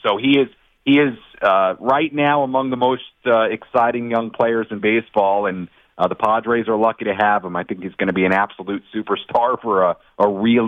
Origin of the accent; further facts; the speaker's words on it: East Coast, United States; I mean, Amy, I didn't grow up here. I mean, I grew up on the East Coast